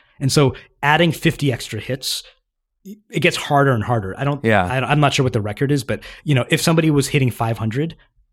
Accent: Boston, Massachusetts, United States; now in Seattle, United States; And so I'm in Seattle and I'm from Boston.

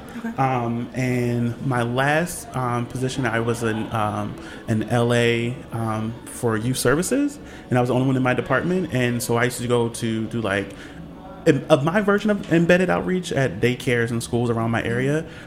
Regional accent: Baltimore, Maryland, United States; I'm from born in Baltimore City, or Balmo City, and then raised in Baltimore County. More in the county than the city.

